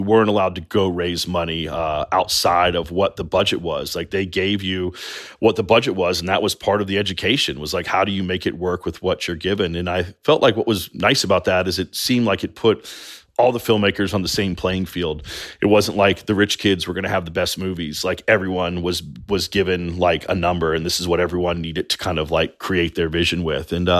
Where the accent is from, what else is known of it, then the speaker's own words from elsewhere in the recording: the South, United States; we're all guys who went to art school, and yes, we grew up in the South